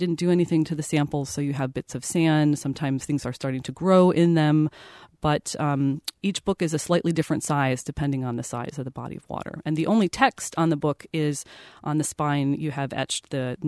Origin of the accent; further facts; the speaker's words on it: Cleveland, Ohio, United States; I grew up in Cleveland, Ohio, so Lake Erie was a few minutes down the street.